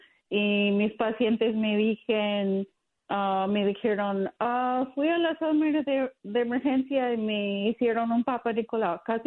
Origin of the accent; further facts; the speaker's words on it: Texas, United States; born there; now in Chicago, United States; Yo nací en Texas también.